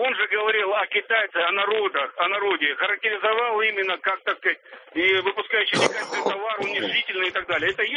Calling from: Perm, Perm Krai, Russia; город Пермь.

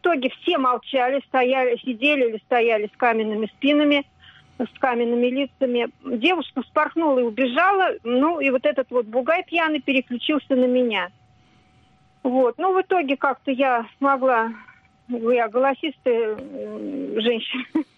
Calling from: Moscow Oblast, Russia; я из Подмосковья.

